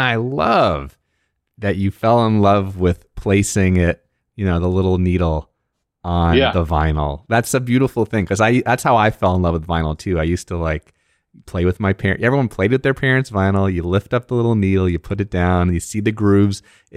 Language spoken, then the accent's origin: English; New Jersey, United States; I grew up in Jersey myself.